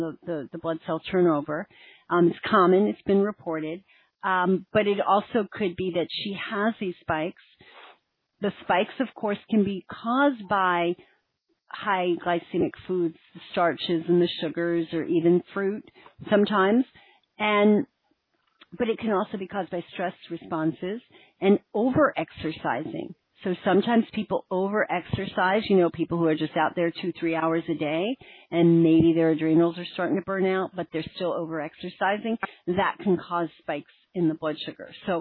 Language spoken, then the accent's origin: English; Austin, Texas, United States; I'm from Austin, so.